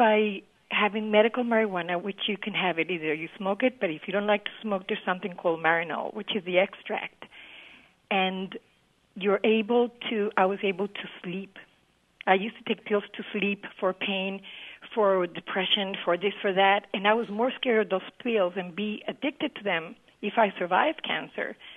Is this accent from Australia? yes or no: no; Colombia; now in United States; At the time I was in Florida, I'm originally from Colombia. I was 38 years old when I was diagnosed with stomach cancer.